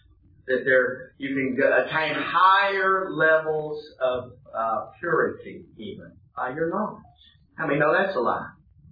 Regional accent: Texas, United States; Well, I grew up, you know, I'm a Texan

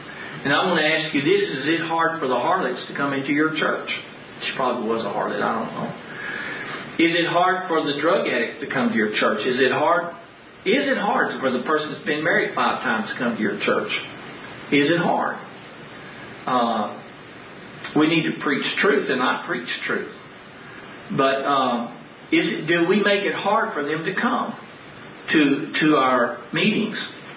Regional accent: Dallas, Texas, United States; Because I grew up in Dallas and huge high schools, you know.

